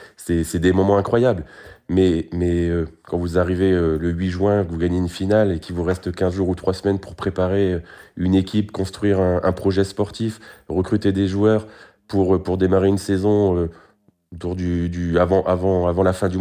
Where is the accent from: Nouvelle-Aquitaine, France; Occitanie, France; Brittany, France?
Brittany, France; Gourin; je suis originaire, je suis breton, originaire de Gourin, qui est une petite commune en plein centre Bretagne.